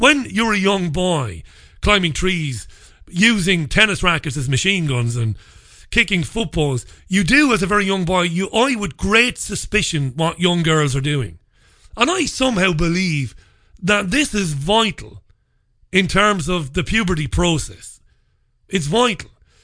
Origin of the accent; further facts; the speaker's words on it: Waterford, Munster, Ireland; when I was a child growing up in Ballybeg in Waterford